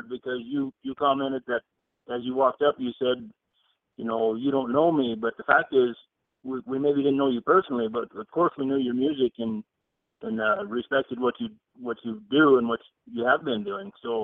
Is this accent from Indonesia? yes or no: no; Montana, United States; And then where I was raised primarily was on the Milk River Valley in north central Montana.